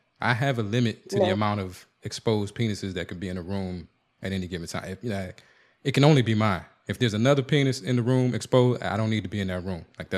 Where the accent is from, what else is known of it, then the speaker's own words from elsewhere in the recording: Washington, District of Columbia, United States; And D.C. usually isn't identified as the South, but to me, D.C. is a small Southern town.